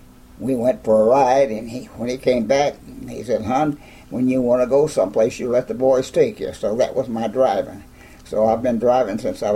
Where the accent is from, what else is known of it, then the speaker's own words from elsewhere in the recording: Missouri City, Texas, United States; Missouri City, 12/31/1919.